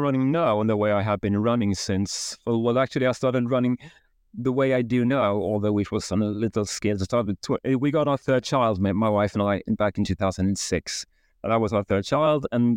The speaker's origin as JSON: {"language": "English", "country": "Sweden", "tie": "born or raised there", "said": "growing up in Sweden in the 1970s, I was always quite active as a kid"}